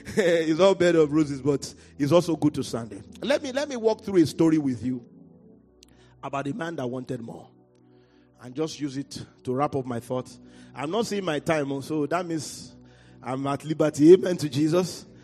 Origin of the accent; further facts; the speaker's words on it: Nigeria; I'm just coming from Nigeria, so I will say some things.